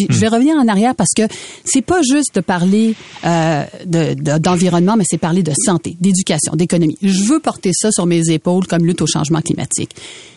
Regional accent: Quebec, Canada; ici chez nous au Canada

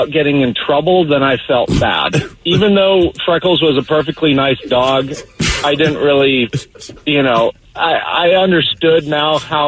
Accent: Olympia, Washington, United States; And I grew up in Olympia and in a nice neighborhood, and there was a lady there who cut the kids' hair in the neighborhood, as things used to be.

